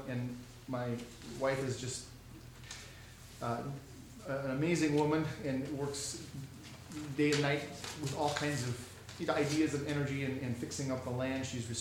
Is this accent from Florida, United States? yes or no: no; Alaska, United States; but I grew up in Alaska, went to Luther College, graduated back in 1990 from Luther College